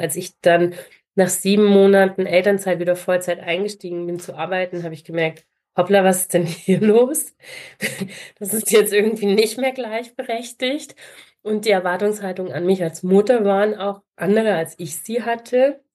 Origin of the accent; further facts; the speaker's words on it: Germany; now in Munich, Germany; Ich bin ja am Bodensee groß geworden. Ich vermisse einfach die Nähe zu diesem wunderschönen See.